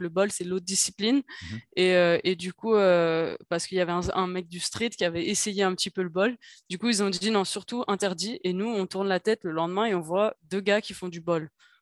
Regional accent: Paris, Île-de-France, France; Ouais, c'est à la maison. Donc, en tant que Parisienne

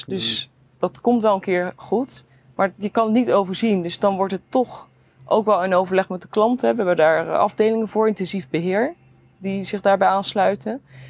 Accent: Rotterdam, South Holland, Netherlands; accent: Rotterdam; Ik hoor, zoals misschien ook in mijn accent nog wel een beetje kan horen... dat ik een Rotterdams accent heb. Dus in die zin, ik kom daar ook een beetje uit die regio. Daar kom ik vandaan. Dus ik hou altijd wel echt een connectie met Rotterdam.

